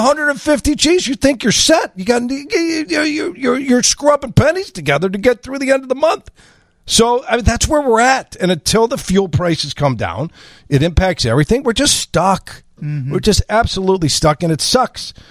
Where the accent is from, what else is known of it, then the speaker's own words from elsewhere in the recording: Brooklyn, New York, United States; I was born in Brooklyn. I'm from New York.